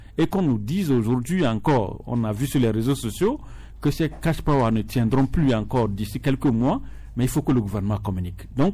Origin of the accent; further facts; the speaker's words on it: Togo; Nous sommes des Togolais, il faut qu'on le dise.